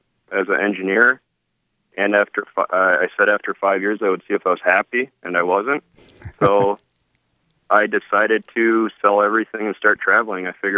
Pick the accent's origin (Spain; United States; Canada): United States; when I tell people I'm riding around the world on a motorcycle and I'm American, they always assume I'm on a Harley